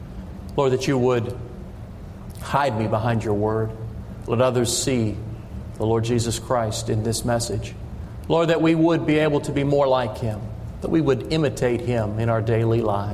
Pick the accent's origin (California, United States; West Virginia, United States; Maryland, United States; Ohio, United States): West Virginia, United States; Again, I'm from West Virginia, so.